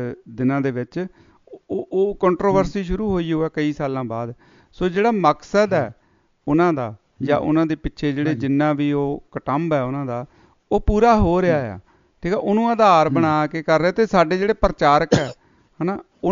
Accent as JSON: {"language": "Punjabi", "region": "Punjab", "country": "India", "tie": "born or raised there", "said": "ਅਸੀਂ ਪੰਜਾਬ 'ਤੇ ਜੰਮੇ ਪਲੇ ਹਾਂ"}